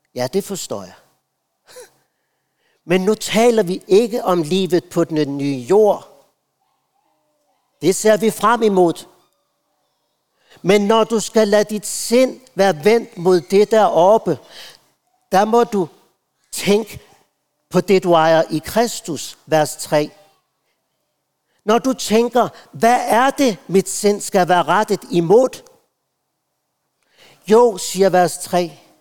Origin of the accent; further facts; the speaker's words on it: Aalborg, North Denmark Region, Denmark; Jeg sat på et møde derhjemme i byen Aalborg, hvor jeg voksede op.